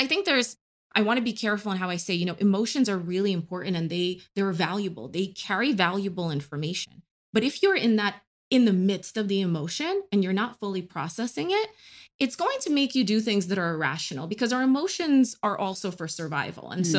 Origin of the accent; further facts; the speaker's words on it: New York, United States; I'm from New York, love New York.